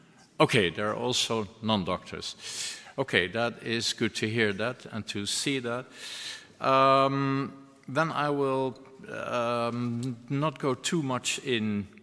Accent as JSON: {"language": "English", "town": "Amsterdam", "region": "North Holland", "country": "Netherlands", "said": "I'm from Amsterdam, and actually I was in Amsterdam until less than half a year ago."}